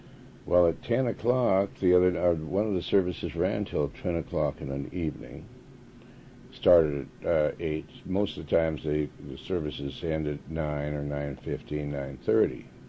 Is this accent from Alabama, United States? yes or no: no; Montana, United States; Now, I'm up, I was raised in Montana, and trout line... I guess that's where they fish for trout.